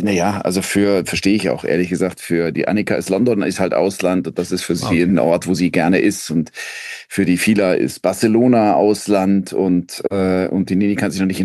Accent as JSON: {"language": "German", "town": "Munich", "region": "Bavaria", "country": "Germany", "tie": "born or raised there", "said": "ich bin aufgewachsen, ich bin Kind der 70er Jahre, ja. Am Ende des Tages bin in Solln, im Süden von München, groß geworden."}